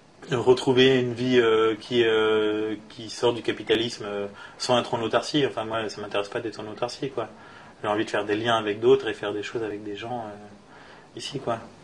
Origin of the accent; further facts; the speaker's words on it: Grand Est, France; born there; vu que je suis né dans le Grand Est maintenant